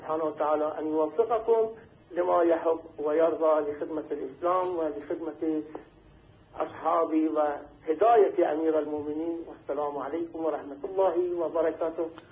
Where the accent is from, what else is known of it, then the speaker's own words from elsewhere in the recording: Iraq; Persian is a second language; من بنده عراقی هستم ولی خب فارسی رو یاد گرفتم